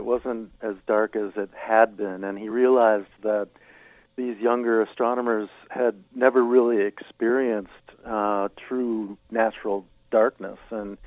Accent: Minneapolis, Minnesota, United States; I grew up in Minneapolis, but the year I was born, my parents and grandparents built a cabin up, as we say here, up north, up on a lake.

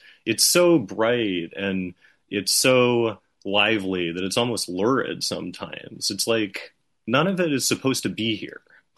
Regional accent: Arizona, United States; I grew up in Arizona, definitely. I think that, like a lot of people who grow up in Arizona, I took everything for granted in my hometown.

